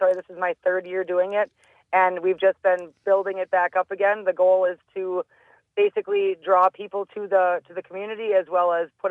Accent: Mayville, Wisconsin, United States; Dodge County, I was born and raised in Mayville, Wisconsin. Dodge County is one of those communities that just takes care of each other.

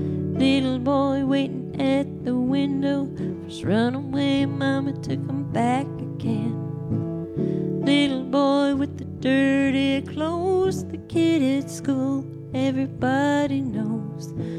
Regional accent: North Dakota, United States; North Dakota is where I'm from. Mm. So it'll be the first time playing in my hometown, and I'm very nervous about that.

